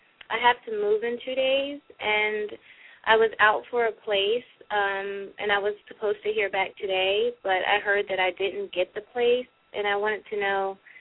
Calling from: California, United States; I'm calling from California.

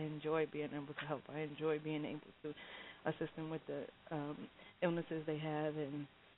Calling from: New York City, New York, United States; I'm calling from New York City.

